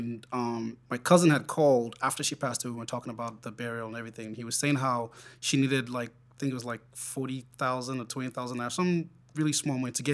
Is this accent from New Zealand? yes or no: no; Nigeria; now in Los Angeles, United States; Okay, well, I was born and raised in Nigeria, and I moved to the States in 2004.